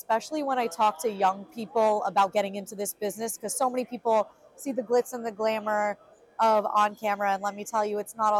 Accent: Fort Lauderdale, Florida, United States; now in Charlotte, United States; I grew up in Fort Lauderdale.

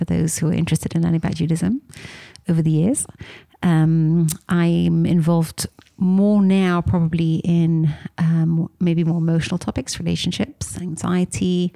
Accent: London, United Kingdom; I'm from London originally, London, UK, not London, Ontario. And I've been living here for about 20 years.

